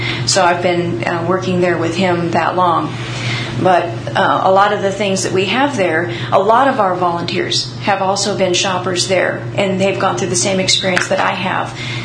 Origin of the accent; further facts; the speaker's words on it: Toledo, Oregon, United States; also born or lived in Tennessee; I was born and raised in Toledo, Oregon, and so I moved back in with my family.